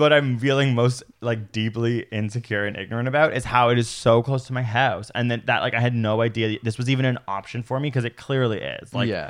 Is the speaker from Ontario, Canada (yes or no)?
yes; Toronto, Ontario, Canada; I'm a city idiot. I grew up in Toronto. I'm a city idiot.